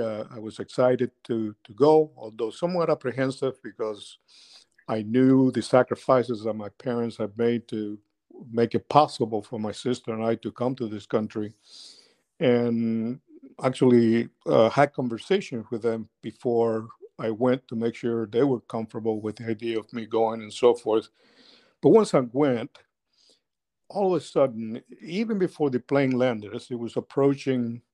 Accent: United States; also born or lived in Cuba; After my family and I came to the United States as Cuban refugees and seeking exile. And I grew up here in the United States.

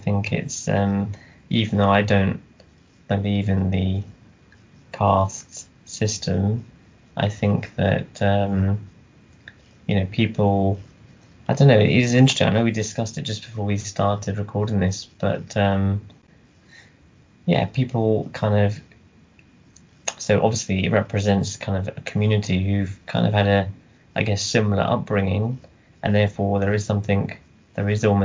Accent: United Kingdom; I was born and brought up here, so I do regard myself as British

